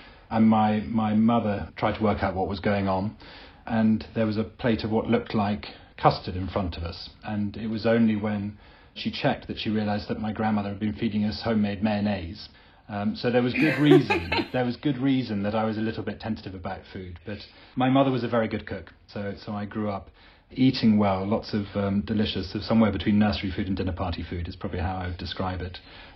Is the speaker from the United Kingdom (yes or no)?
yes; Scotland, United Kingdom; I grew up in Scotland. I was halfway between Aberdeen and Dundee